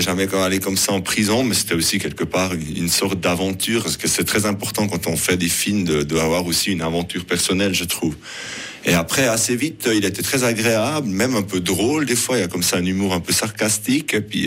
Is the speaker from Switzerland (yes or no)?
yes; Biel, Bern, Switzerland; on est de Bienne, c'est à peu près ça.